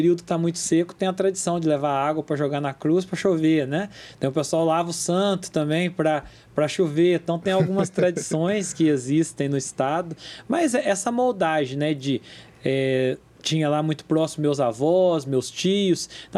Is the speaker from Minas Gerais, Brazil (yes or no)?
yes; Andradas, Minas Gerais, Brazil; Eu sou lá do distrito de Campestrinho. Campestrinho é um pequeno distrito de Andradas. Tem lá 1.500 pessoas. Nós estamos a 25 quilômetros da sede do município.